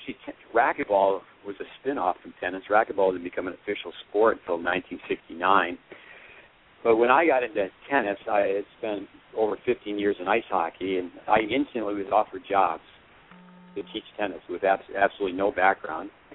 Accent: Potsdam, New York, United States; born there; I was born in Potsdam, New York, which is 10 miles from the Canadian border, 85 miles south of Montreal. I grew up in an ice hockey family, three brothers, two sisters.

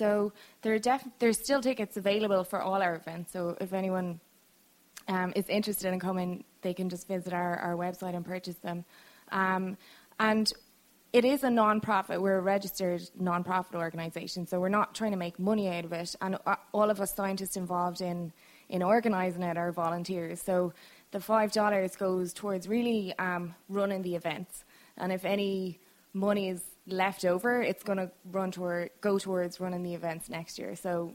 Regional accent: Ireland; now in Tampa, United States; So I'm Irish, in case you didn't

